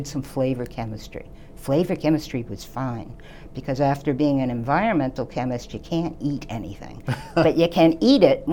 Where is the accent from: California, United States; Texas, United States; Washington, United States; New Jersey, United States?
New Jersey, United States; moved away as an adult; also born or lived in New York City; now in Quincy, United States; I've lived in Quincy for about 50 years, but I was born in New York City, raised in Jersey. I'm a blue-collar gal from beginning to end.